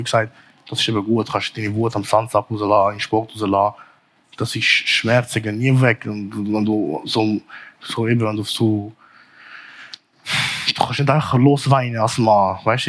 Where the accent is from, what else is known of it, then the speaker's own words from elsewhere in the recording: Zurich, Switzerland; Nein, Zürich ist meine Heimat, das ist meine Stadt.